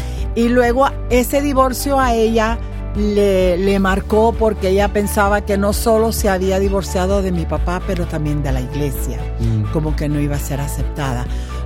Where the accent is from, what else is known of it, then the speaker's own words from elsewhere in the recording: United States; Yo soy americana de padres americanos. Mi papá es irlandés, mi mamá es de familia de Puerto Rico.